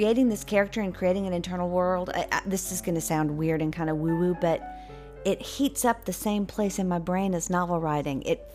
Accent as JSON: {"language": "English", "region": "Gulf Coast", "country": "United States", "tie": "born or raised there", "said": "and yeah, I grew up on the Gulf Coast, and to me, the Gulf Coast is this white, pristine, sugary, crystalline landscape with this beautiful blue water."}